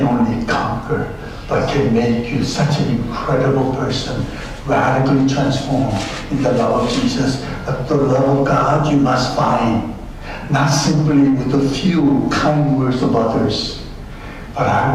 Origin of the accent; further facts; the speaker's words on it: South Korea; I'm from Korea